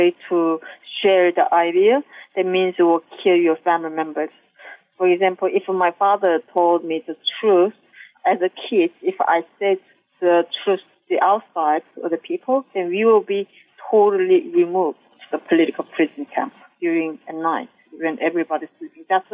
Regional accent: North Korea; English is a second language; moved away as an adult; I am North Korean defector, and I was born in North Korea, and I lived there for 18 years

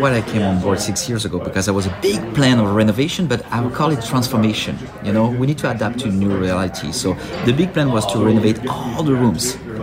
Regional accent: France; now in Montreal, Canada; I'm original from France.

